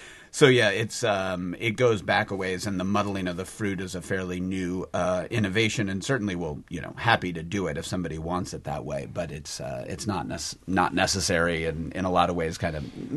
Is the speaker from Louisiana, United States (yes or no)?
yes; New Orleans, Louisiana, United States; I grew up in New Orleans, and the milk punch is a big thing there.